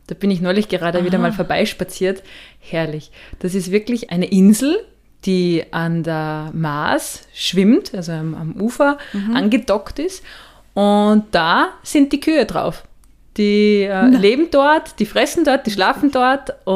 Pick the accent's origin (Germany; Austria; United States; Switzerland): Austria; Natürlich für mich als Österreicherin schon ein bisschen schräg